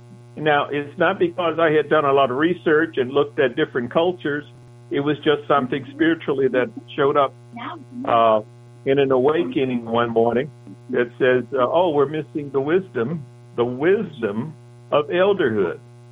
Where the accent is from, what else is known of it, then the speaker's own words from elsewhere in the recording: Kansas City, Kansas, United States; So I grew up in the Quintero district of Wyandotte County, which was almost totally black.